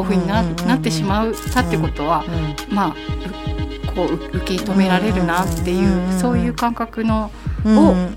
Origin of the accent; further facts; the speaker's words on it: Nagoya, Aichi, Japan; 名古屋人なので、まあ、田楽の味噌とか、味噌カツの味噌とか、地域的にいろいろアレンジできるし